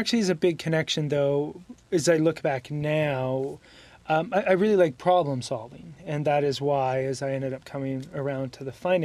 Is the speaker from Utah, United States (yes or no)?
yes; Oakley, Utah, United States; Yeah, I grew up in Oakley, Utah, which is a very small town in the Uinta Mountains, just east of Park City, and population 500.